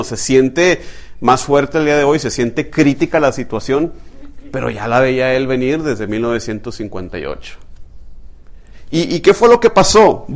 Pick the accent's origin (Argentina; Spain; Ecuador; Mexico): Mexico; Yo en mi país, de México, muchas procesiones, ¿verdad?